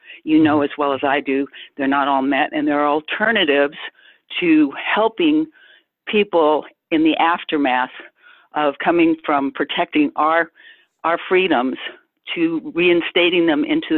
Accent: England, United Kingdom; now in Nashville, United States; I'm an English girl, so we call it a farm, not a ranch.

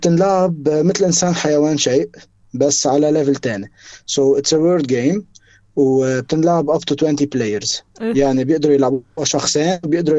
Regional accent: Lebanon; نحن كلبنانيه

